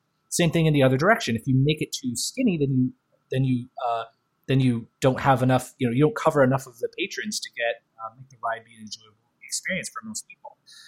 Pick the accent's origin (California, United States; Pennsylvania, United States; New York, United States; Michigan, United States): Michigan, United States; I retained this one of growing up in Michigan and being only a few hours away from America's roller coaster, to your point. And I grew up on these rides, right?